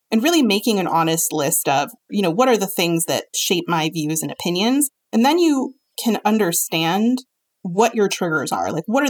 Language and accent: English; East Coast, United States; I have worked in tech. I come from the East Coast.